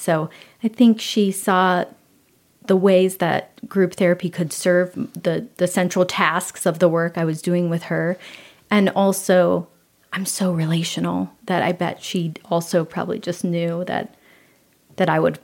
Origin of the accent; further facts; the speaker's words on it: Ohio, United States; I grew up in Ohio, in a really small town, and I am number two of five.